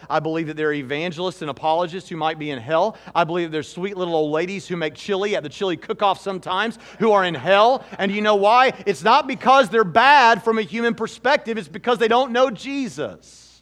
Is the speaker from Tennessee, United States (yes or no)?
yes; Hermitage, Tennessee, United States; You know, when I was a child growing up outside of Nashville, Tennessee, in a town called Hermitage, in my backyard, I stepped on a rusty nail in our backyard.